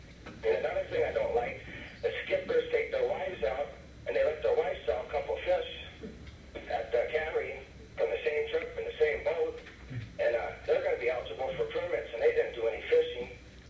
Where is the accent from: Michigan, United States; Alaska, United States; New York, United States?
Alaska, United States; Petersburg; I was born and raised in Petersburg, Alaska, born in 1959